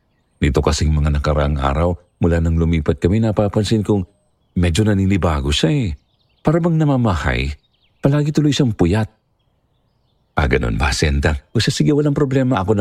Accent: Mimaropa, Philippines; 67 anyos, Tubong Oriental, Mindoro.

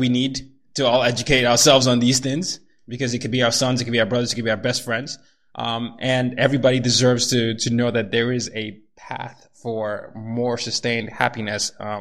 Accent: Nigeria; So I'm Nigerian, by the way, in case you didn't.

